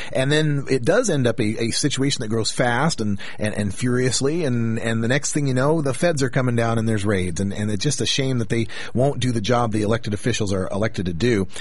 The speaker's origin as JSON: {"language": "English", "town": "West Yellowstone", "region": "Montana", "country": "United States", "tie": "born or raised there", "said": "as a little kid, I grew up in West Yellowstone, Montana."}